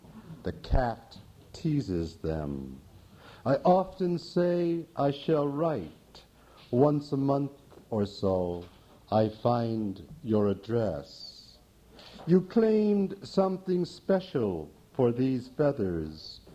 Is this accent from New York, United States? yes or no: yes; New York, United States; born or raised there; now in Brooklyn, United States